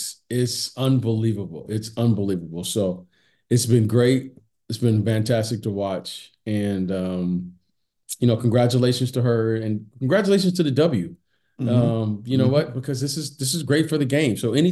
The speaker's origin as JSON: {"language": "English", "town": "Detroit", "region": "Michigan", "country": "United States", "said": "And, because we're from Detroit, as you know, Mo, I'm a Piston fan, right?"}